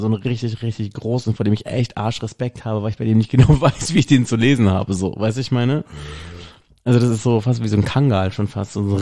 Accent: Baden-Württemberg, Germany; bei uns im Schwarzwald

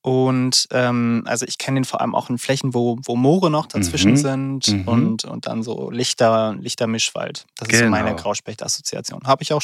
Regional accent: North Rhine-Westphalia, Germany; zum Beispiel in NRW bei uns im Sauerland.

